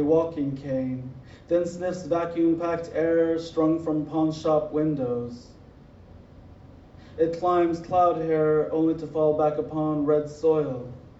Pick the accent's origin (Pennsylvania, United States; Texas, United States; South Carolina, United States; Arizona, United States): Arizona, United States; And I'm from the Navajo Reservation in northern Arizona, so I'm pleased to be here.